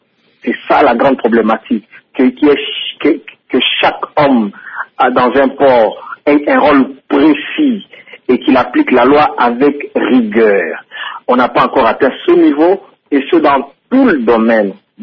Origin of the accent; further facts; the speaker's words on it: Kalemie, Tanganyika, DR Congo; J'ai grandi à Kalemie, c'est ma ville